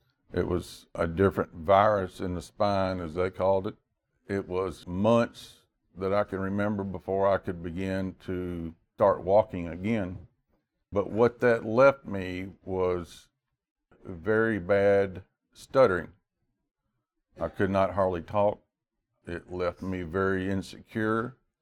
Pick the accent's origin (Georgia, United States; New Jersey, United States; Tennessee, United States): Tennessee, United States; Memphis; And I was born and raised in Frazier, right here in Memphis.